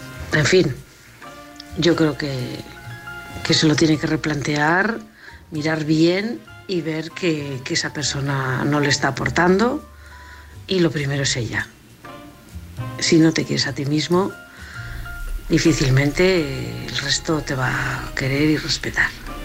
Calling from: Valencia, Valencian Community, Spain; de Valencia.

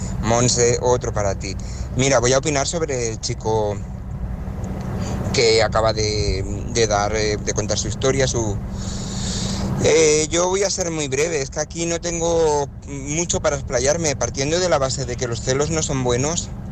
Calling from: Barcelona, Catalonia, Spain; de Barcelona

